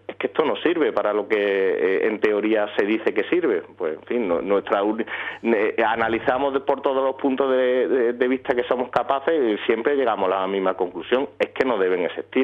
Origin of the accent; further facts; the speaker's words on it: Andalusia, Spain; el que tenemos aquí más cercano en mi tierra, en Andalucía